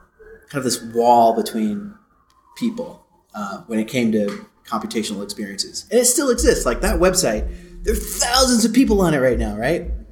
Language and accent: English; Menlo Park, California, United States; I'm from the Bay Area. I'm from Menlo Park.